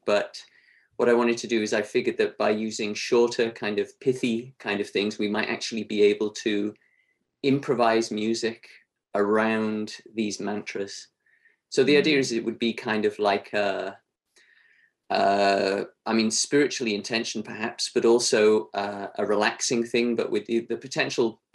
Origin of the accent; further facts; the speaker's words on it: Hong Kong; I grew up in Hong Kong, so maybe that's part of it.